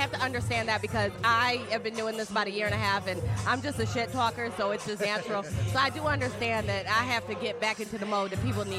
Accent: Michigan, United States; I'm from Michigan, so.

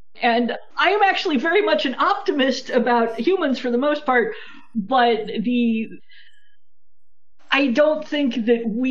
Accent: United States; I mean, I'm an American, so I get to say these things.

